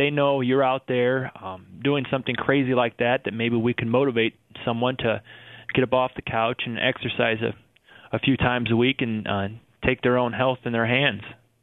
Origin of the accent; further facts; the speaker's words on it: Iowa, United States; We both born and raised in Iowa, and it just seemed like, boy, this is something that nobody's ever done before.